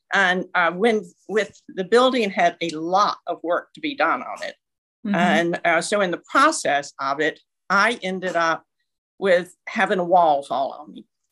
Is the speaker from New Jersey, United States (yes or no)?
no; Birmingham, Alabama, United States; also born or lived in New York; So I'm from Birmingham, Alabama, and I'm actually back here after being in New York for, you know, over 35 years